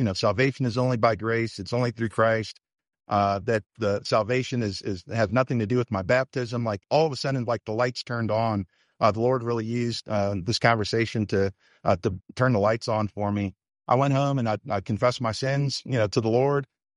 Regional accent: Albany, New York, United States; I grew up in Albany, New York.

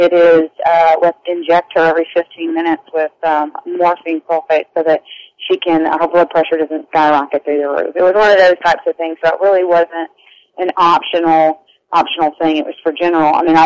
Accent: the South, United States; So we kind of came back to where her family was, and that's where we were raised. So I was raised in the South, raised in church, of course

